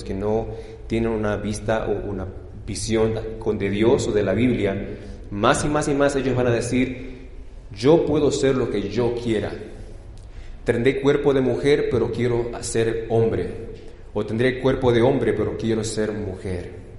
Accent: Argentina; yo estoy hablando más y más como un puertorriqueño y menos como un argentino. Ya son 10 años de casados con mi esposa puertorriqueña.

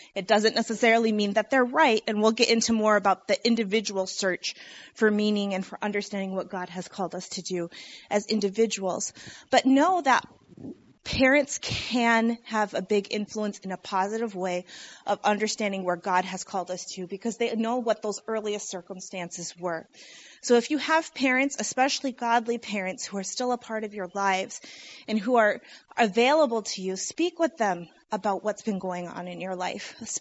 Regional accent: Michigan, United States; also born or lived in Illinois; I was born in Illinois and raised in Michigan in Seventh-day Adventist communities and then went to a public university.

